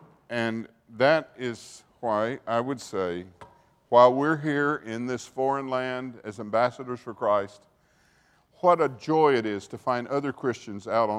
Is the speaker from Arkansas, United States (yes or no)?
yes; Arkansas, United States; When I went to Vanderbilt, I had a scholarship to go there, and I was from Southwest Arkansas.